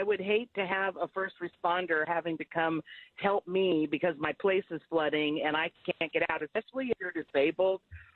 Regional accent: California, United States; also born or lived in Nashville; I might have lived my whole life in California, but I have a birth certificate that says I was born in Nashville, Tennessee.

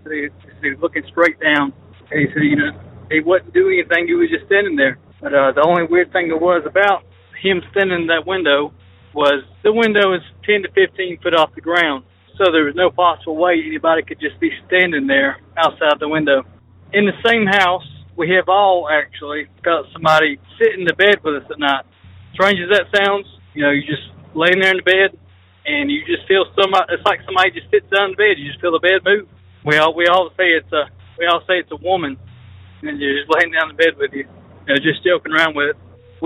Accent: Ashville, Alabama, United States; I'm from Asheville, Alabama. I've got a few stories for you about my family's house. My whole family's been there for probably 30 years now

